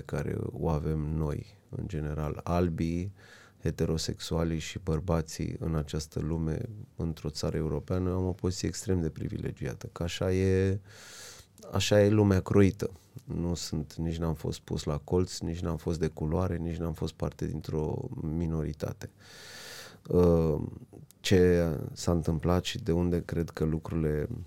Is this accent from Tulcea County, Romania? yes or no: yes; Tulcea, Tulcea County, Romania; Eu sunt parte din comunitatea LGBT, eu sunt din Tulcea